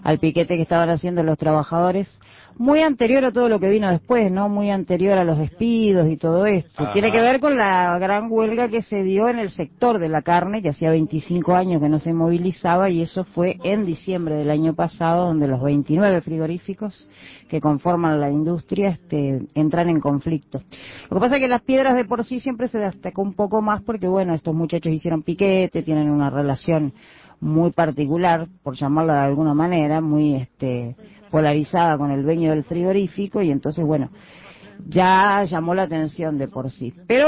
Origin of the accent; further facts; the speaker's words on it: Juan Lacaze, Colonia, Uruguay; moved away as an adult; also born or lived in Montevideo; No, en realidad yo viví en Uruguay hasta los 27 años casi. Me fui de Juan Lacase a donde se viene todo el mundo, Montevideo.